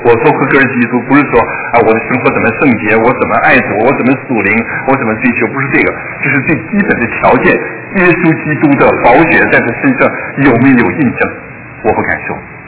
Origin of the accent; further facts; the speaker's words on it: China; 我也是大陆的哈